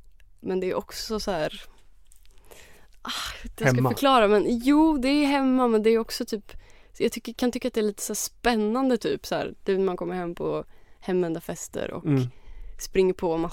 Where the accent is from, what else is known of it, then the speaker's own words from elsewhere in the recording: Örebro, Örebro County, Sweden; also born or lived in Greece; now in Stockholm, Sweden; ja, jag är född i Örebro. Och sen så bodde jag några år i Grekland med min familj, och sen flyttade vi tillbaka till Örebro när jag började ettan, alltså i grundskolan. Så när jag liksom bott på norr i Örebro vid typ Längbro torg